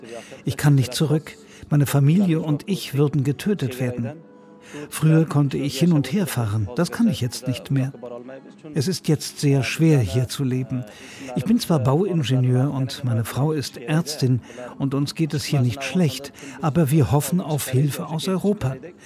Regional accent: Mazar-i-Sharif, Balkh, Afghanistan; now in Germany; Es ist schon 3 Monate her, seit ich aus Afghanistan gekommen bin. Ich komme aus Mazar-i-Sharif.

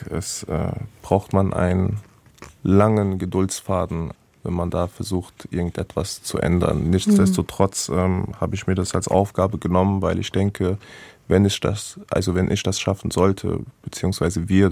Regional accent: Hanau, Hesse, Germany; ich bin in Hanau-Kesselstadt, wie Sie gesagt haben, aufgewachsen. Das ist ein Ort, die Weststadt ist ein Ort, das wurde jetzt von den Medien als Migranten-Hotspot betitelt.

